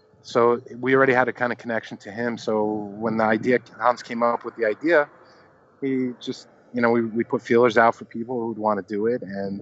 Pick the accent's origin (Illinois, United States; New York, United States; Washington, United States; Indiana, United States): New York, United States; New York City; now in Germany; when I grew up in New York City, so, you know, at 12 o'clock, they would blow the fire whistle.